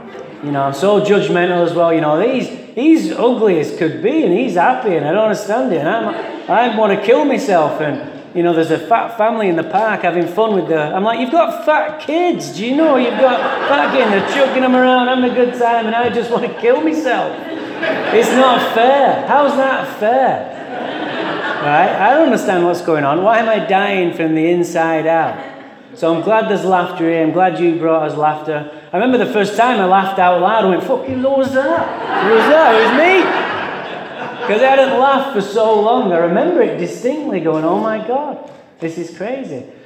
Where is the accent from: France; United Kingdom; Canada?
United Kingdom; England; now in United States; I don't know if you know this, but I'm from England. I am not having a stroke or something. Okay? I was born in England.